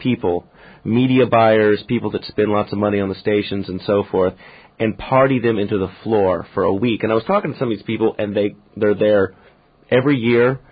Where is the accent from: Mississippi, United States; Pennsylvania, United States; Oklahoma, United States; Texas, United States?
Oklahoma, United States; No, dude. I'm from Oklahoma.